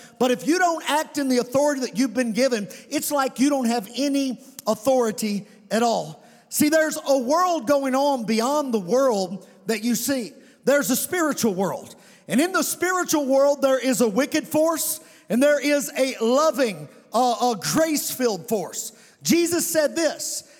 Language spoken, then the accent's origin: English; Providence, Kentucky, United States; I'm from Providence, Kentucky, from a small town in Webster County, and I'd be third, fourth generation Providence guy, and my dad, he was raised there.